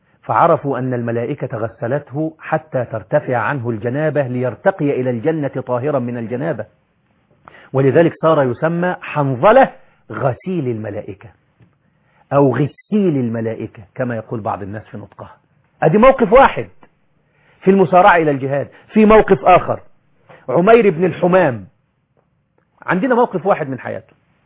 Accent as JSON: {"language": "Arabic", "country": "Egypt", "said": "عامل زي عندنا في مصر لما حد يشوف حاجة حلوة كده مع واحد يقول له ايش ايش، عندنا في مصر في الله ايش ايش"}